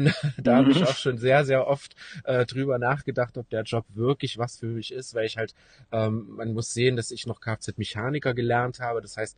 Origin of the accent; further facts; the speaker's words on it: East Germany, Germany; man muss dazu wissen, ich komme aus dem Osten